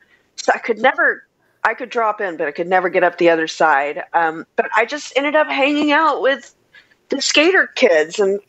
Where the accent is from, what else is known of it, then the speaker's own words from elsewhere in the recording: Texas, United States; also born or lived in Savannah, Georgia; I had moved from an all Catholic girls school in Savannah, Georgia, back to my home state of Texas. And I'll tell you why I don't have the accent, by the way.